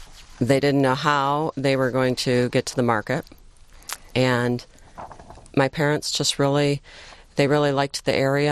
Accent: Heartland, Michigan, United States; I grew up in Heartland, Michigan, just a small little sleepy town, and my parents moved out there when after my mom's parents had given them some property.

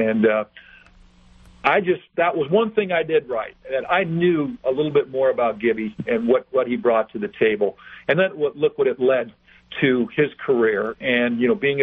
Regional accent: San Diego, California, United States; I'm from San Diego, and I had been in that stadium many times as a young boy growing up.

